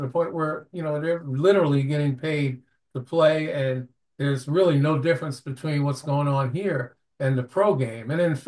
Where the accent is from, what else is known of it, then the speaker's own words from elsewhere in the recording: New York, United States; I was a prosecutor in my hometown, Brooklyn, New York, and could do some good things there.